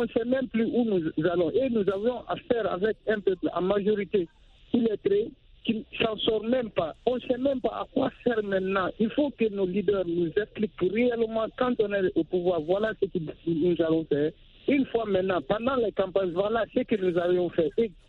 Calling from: Guinea; Et moi, particulièrement, chez moi, en Guinée

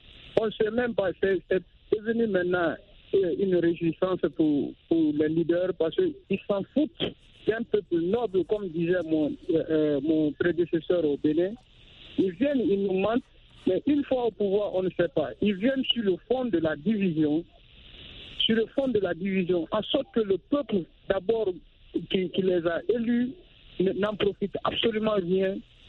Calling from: Guinea; Et moi, particulièrement, chez moi, en Guinée

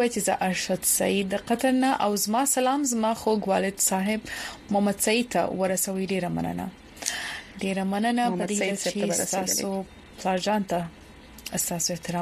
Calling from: Saudi Arabia; زه د سعودي عرب نه يم.

